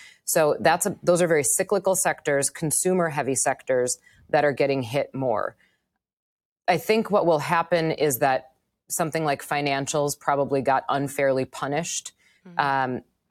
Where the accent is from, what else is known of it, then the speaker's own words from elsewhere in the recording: Wisconsin, United States; moved away as an adult; now in Manhattan, United States; I grew up in Wisconsin. I lived in Wisconsin until I was 32 years old. Much of my family is still there. I now live in Manhattan, and I've been here for almost 8 years.